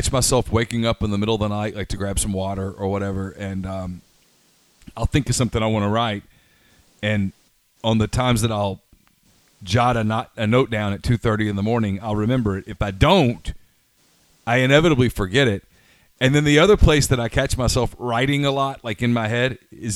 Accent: Louisiana, United States; You know, I grew up in Louisiana, for God's sake.

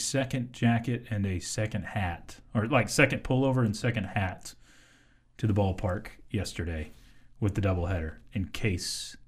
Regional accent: United States; I am an American.

